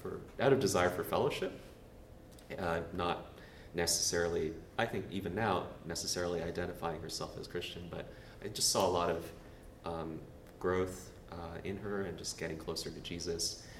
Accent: Canada; And growing up in Canada, I consider myself Canadian

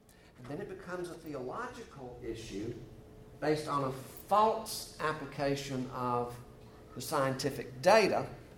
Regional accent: the South, United States; I grew up in the South.

